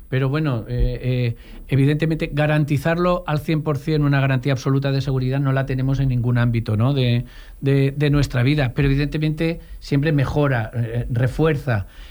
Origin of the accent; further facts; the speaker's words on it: Jesús Pobre, Valencian Community, Spain; Por ejemplo, bueno, yo que vengo de Jesús Pobre